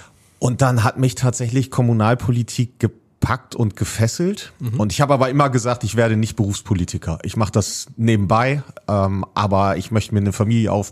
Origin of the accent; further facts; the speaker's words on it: Winsen, Lower Saxony, Germany; Und Munster, also Niedersachsen